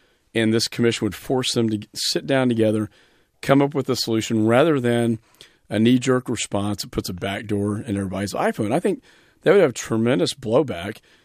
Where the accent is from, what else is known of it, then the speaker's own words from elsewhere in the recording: Austin, Texas, United States; And I'm from Austin, so it's a high tech center as well.